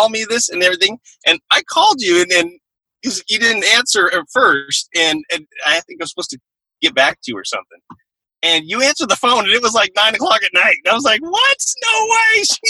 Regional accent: Costa Mesa, California, United States; I'm from Costa Mesa, California, so I'm pretty close to you.

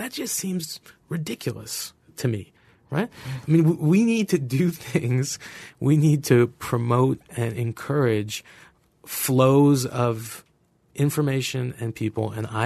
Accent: United States; I love my life in America. I love being an American. I consider myself American before anything else.

